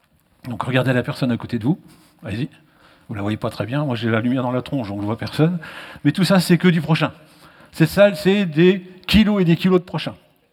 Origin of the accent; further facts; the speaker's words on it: Mulhouse, Grand Est, France; born there; Je suis né à Mulhouse